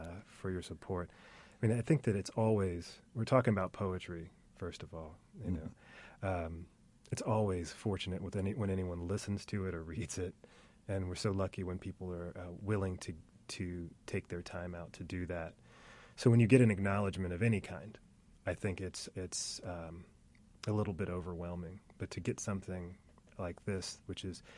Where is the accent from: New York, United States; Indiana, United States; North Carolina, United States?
Indiana, United States; Indianapolis; I am only who I am because I grew up in Indianapolis, and I am only who I am because I went to Indiana University